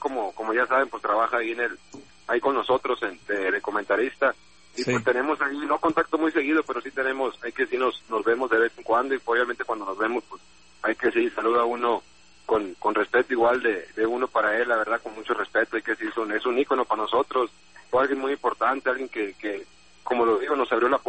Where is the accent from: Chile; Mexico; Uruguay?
Mexico; Como buenos mexicanos